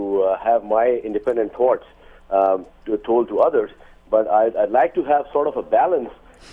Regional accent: Pakistan; moved away; Well, actually, I am from Pakistan, and I moved here for the last 10 years.

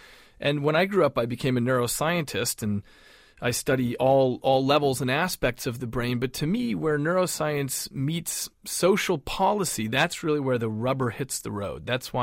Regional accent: New Mexico, United States; When I grew up in New Mexico, my father was a forensic psychiatrist

